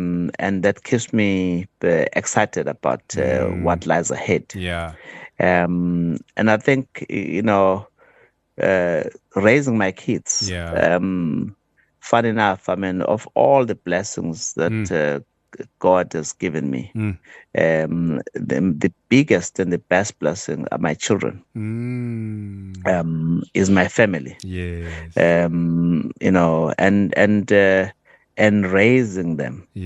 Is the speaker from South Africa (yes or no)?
yes; South Africa; In as much as I'm a South African bull, I believe in the future of South Africa.